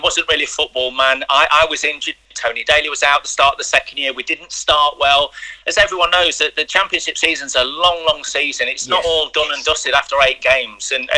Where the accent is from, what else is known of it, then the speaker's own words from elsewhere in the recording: England, United Kingdom; And obviously, I'm English. My mum's Irish. I'm English. My dad's English.